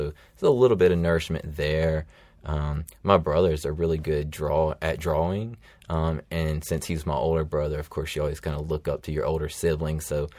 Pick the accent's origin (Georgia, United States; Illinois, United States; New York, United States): Georgia, United States; And truth be told, I grew up in Harris County, although I went to school in Columbus. So I was actually like lived in a suburb of a suburb.